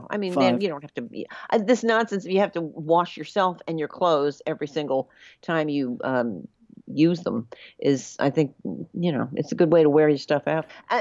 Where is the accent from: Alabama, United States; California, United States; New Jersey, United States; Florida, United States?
New Jersey, United States; I grew up in New Jersey, so to go to New York was, you know, on a bus and you're there in an hour and a half